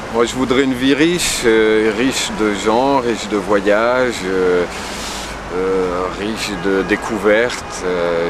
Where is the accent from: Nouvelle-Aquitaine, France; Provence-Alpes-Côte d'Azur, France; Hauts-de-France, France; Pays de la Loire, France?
Nouvelle-Aquitaine, France; Bordeaux; also born or lived in Paris; Je suis de père anglais, de mère corse, et j'ai grandi à Bordeaux, où j'ai fait presque toutes mes études.